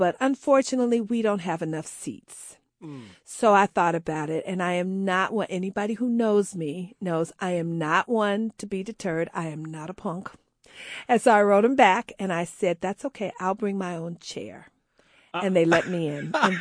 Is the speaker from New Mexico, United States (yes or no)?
no; Chicago, Illinois, United States; Hey, I'm from Chicago.